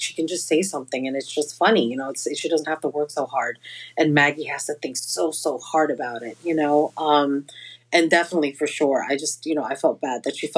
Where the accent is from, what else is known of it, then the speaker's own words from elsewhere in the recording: Philippines; It's hard to say because I grew up in the Philippines and we would eat rice.